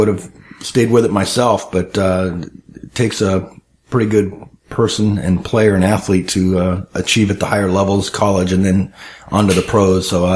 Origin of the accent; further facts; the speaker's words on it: San Diego, California, United States; I think I was born and raised in San Diego, and I worked at the stadium for about 10 years in high school and college in the vending department.